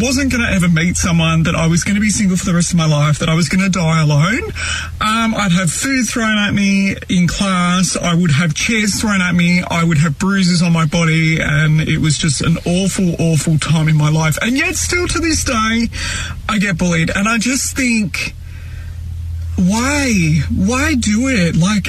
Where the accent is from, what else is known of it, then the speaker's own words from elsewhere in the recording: Melbourne, Victoria, Australia; I'm 22 years old and I am from Australia, specifically Melbourne.